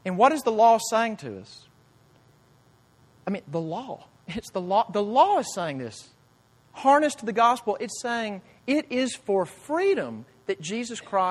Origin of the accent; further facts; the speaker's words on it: Jackson, United States; I know I've told the story before, but when I was young, growing up in Jackson, one Sunday after church